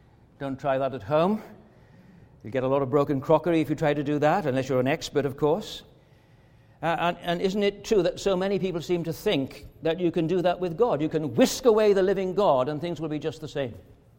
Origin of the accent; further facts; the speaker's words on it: Wales, United Kingdom; born there; I do speak a bit of Welsh, but I was born in Wales, and I'm married to a Welsh-speaking wife with Welsh-speaking children.